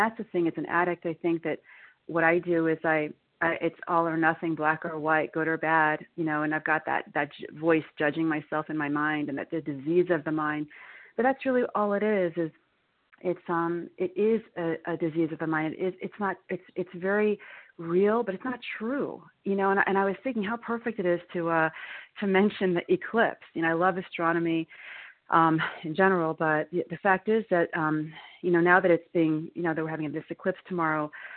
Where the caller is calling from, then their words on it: New York, United States; I'm calling from New York.